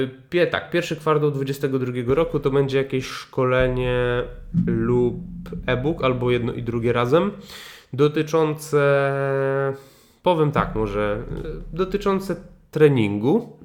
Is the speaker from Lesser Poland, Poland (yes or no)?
no; Piła, Greater Poland Voivodeship, Poland; also born or lived in Szczecin; ja się urodziłem w Szczecinie i pochodzę ze Szczecina, ale większość życia mieszkam w takiej miejscowości w Wielkopolsce, która się nazywa Piła